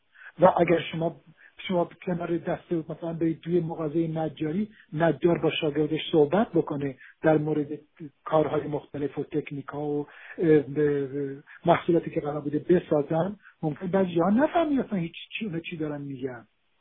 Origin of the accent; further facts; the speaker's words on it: Iran; زبونش گویشش به گویش من ایرانی نه به تهرانی به خراسانی نزدیکه